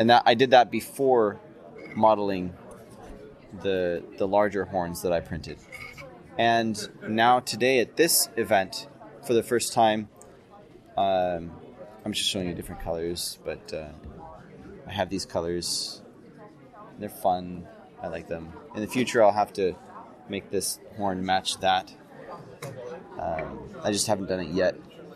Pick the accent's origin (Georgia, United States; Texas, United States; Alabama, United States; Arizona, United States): Texas, United States; Dallas; I grew up in Dallas, partly. I moved here when I was 10, and it's you know, kind of like coming home, even though I don't have any home here now.